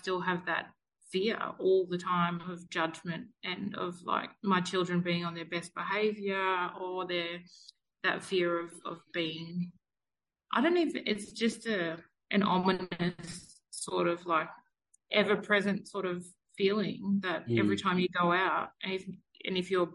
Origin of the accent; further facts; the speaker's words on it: Armidale, New South Wales, Australia; also born or lived in Sydney; So I was born in Sydney, and we spent a little bit of time like in the inner west around Redfern in the 80s and stuff, and then went out to a little town called Armidale.